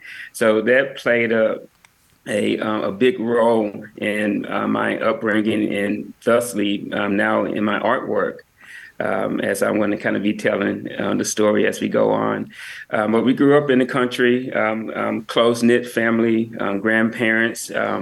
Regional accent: Arlington, Tennessee, United States; I'm from Arlington, Tennessee, which is right outside of Memphis. It's similar, I guess, in flavor of people and personalities and things of that nature. But to sum it up, Arlington is country. It's the country. And Memphis is the city, basically. So I grew up in the country.

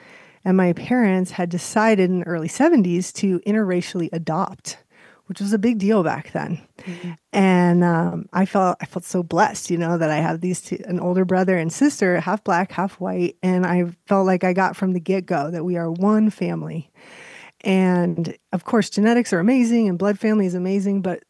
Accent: Pueblo, Colorado, United States; I grew up in Pueblo, and at the time it was a very different place than it is now, but it was pretty safe.

